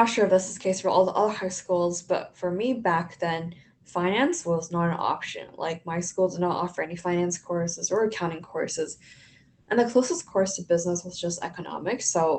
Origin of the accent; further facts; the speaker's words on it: Vancouver, British Columbia, Canada; also born or lived in Toronto; a little bit about myself. I grew up in Vancouver, went to high school in Vancouver, and then for college, I decided to go to the University of Toronto